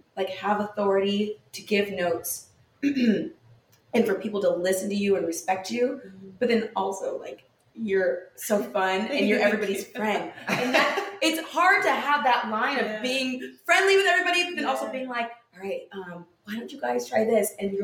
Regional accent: California, United States; Because y'all from San Diego, and I'm from California. My family vacationed in San Diego.

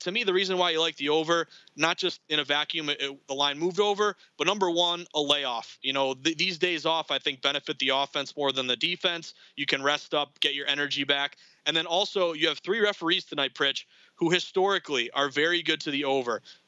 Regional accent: New England, United States; You know, I'm from New England.

